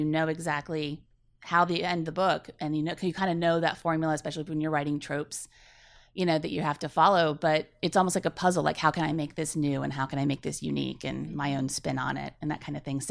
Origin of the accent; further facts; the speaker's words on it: Virginia, United States; I grew up in Virginia, but I went to school in Rhode Island for a while.